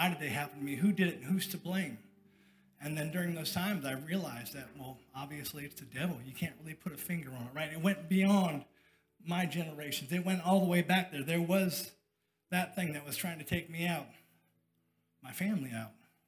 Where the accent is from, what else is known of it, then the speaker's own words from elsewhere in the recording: Ann Arbor, Michigan, United States; born there; I was born in Michigan, and Ann Arbor, go blue, nobody, sorry.